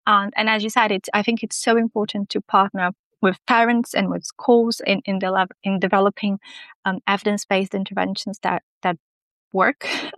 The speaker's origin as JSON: {"language": "English", "country": "Brazil", "moved": "yes", "lives_now": "United Kingdom", "said": "I currently practice in the UK, but I'm originally from Brazil, and my dad is actually American. So I've been a bit everywhere here and there."}